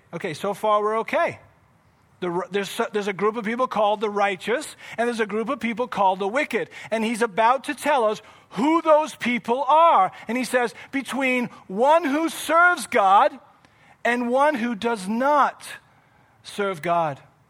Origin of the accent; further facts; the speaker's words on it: England, United Kingdom; now in Canada; because I was from England, Union Jack, I loved, that's what set me apart from all of these other Canadians.